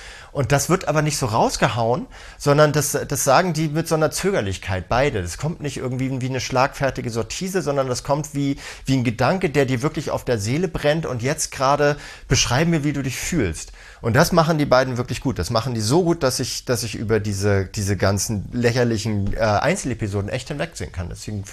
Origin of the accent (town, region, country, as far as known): Hamburg, Germany